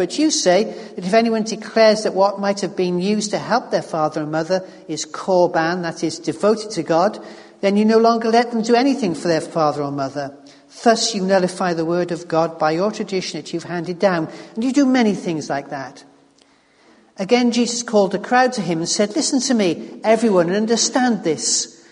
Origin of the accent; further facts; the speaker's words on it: United Kingdom; First, we're British, so we'd never dream of doing that.